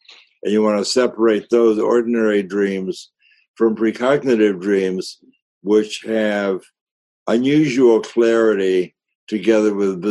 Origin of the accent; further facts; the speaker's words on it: Chicago, Illinois, United States; That was a meaningful dream for me because I grew up in Chicago. I knew that area very well. My father had a bookshop on Dearborn Street.